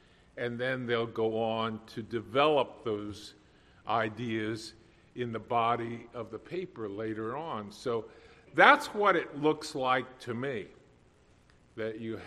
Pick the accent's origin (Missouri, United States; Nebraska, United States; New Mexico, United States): Nebraska, United States; and I grew up in Nebraska, which is pretty flat, but in Kansas, I think, is even flatter.